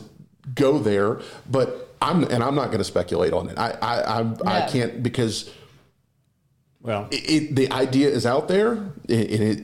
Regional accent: Walterboro, South Carolina, United States; Don't take my word for it, just because I'm from Walterboro or something like this, or take Charlie's word for it.

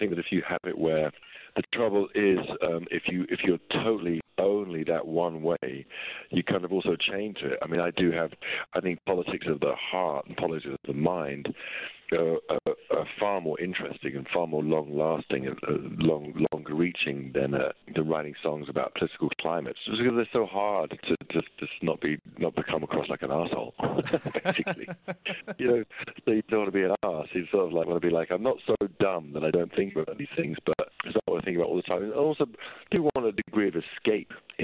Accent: London, United Kingdom; You know, growing up in where I grew up in North London

